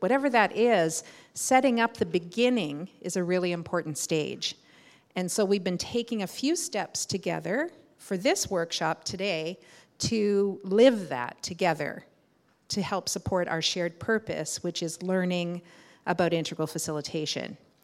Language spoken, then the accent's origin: English; Appalachia, United States; I'm from Appalachia.